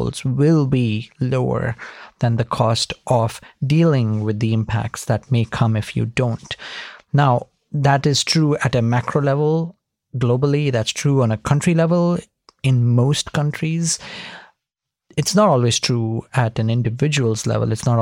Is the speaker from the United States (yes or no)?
no; India; You know, I grew up in India.